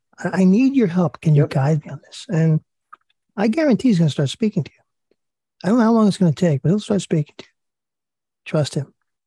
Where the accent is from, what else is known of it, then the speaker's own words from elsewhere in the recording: New Jersey, United States; I mean, I grew up in New Jersey. I live in the country right now, and I would never go back.